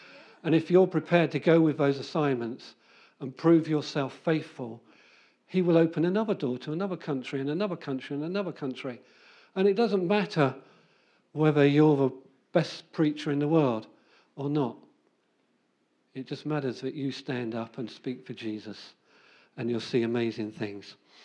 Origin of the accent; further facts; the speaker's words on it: England, United Kingdom; When I was in Norway, I said, no, I'm not English. I'm kingdom of God first. I'm English second.